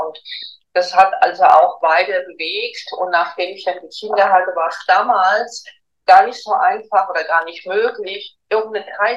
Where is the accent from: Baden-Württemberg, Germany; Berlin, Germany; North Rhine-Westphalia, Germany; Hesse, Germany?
Hesse, Germany; Bad König; Ja, mein Weg ist jetzt in Bad Nauheim gelandet. Das ist kein Zufall, aber ich komme aus dem Odenwald und auch aus Bad König.